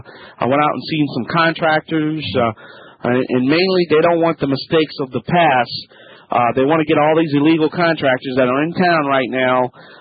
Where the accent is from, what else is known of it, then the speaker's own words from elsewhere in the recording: Louisiana, United States; being from the South, being from Louisiana. I'm too territorial. I'm too Cajun.